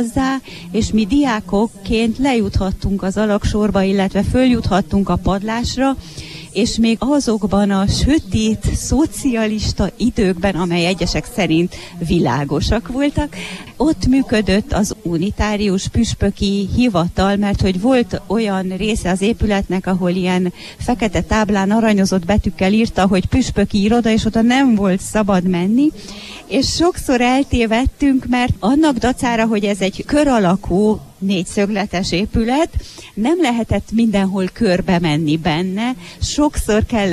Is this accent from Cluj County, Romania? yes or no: yes; Cluj-Napoca, Cluj County, Romania; Én a 70-es évek elején születtem, és 1979-től voltam iskolás. Ez a könyv nagyjából a 79-től 89-ig terjedő iskolás éveket örökíti meg. Kolozsváron járhattam iskolába, így hozta a sors.